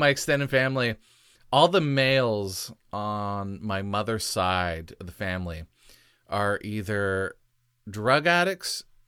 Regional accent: Canada; I'm Canadian.

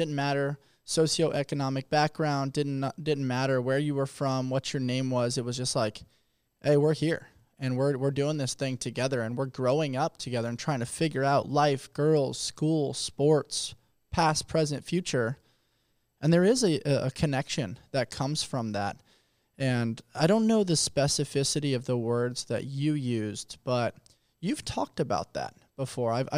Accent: Los Angeles, California, United States; we're both from Los Angeles, you being from Santa Monica, me being from the San Fernando Valley

